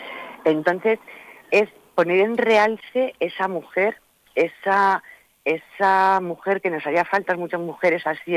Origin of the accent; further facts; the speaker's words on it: Castilla-La Mancha, Spain; nosotros somos castellanos, o sea, Castilla abarcaba un terreno importante, pero es que Toledo lo tenemos aquí al lado